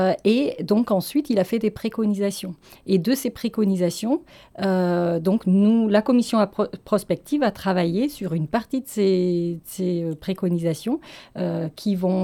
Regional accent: Dieulefit, Auvergne-Rhône-Alpes, France; born there; je suis née à Dieulefit, donc même si je n'ai pas passé ma petite enfance à Dieulefit, mais pas très loin, à une vingtaine de kilomètres, c'est vrai que je suis assez attachée à ce territoire

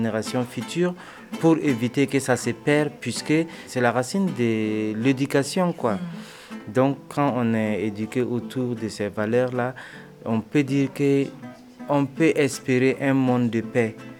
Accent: Burkina Faso; je viens du Burkina Faso et mon travail c'est vraiment

